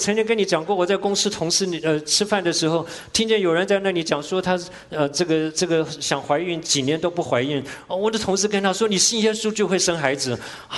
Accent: Taiwan; 我从小在台湾长大的

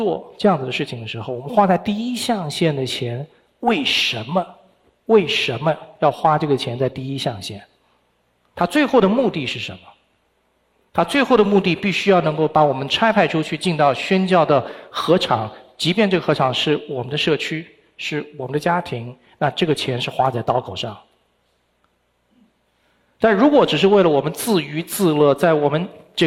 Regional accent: China; now in United States; 我们是中国人，华人，但是我们现在在美国异地建立的这个基督之家的教会

